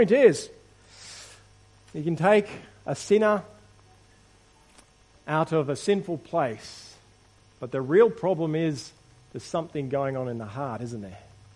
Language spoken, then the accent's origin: English; Queensland, Australia; I'm a Queenslander. I'll always be a Queenslander.